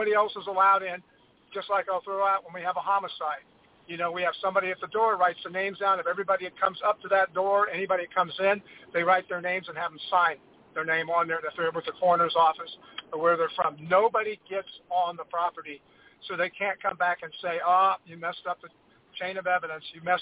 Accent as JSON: {"language": "English", "town": "Dayton", "region": "Ohio", "country": "United States", "said": "I'm from the Montgomery County area in Dayton."}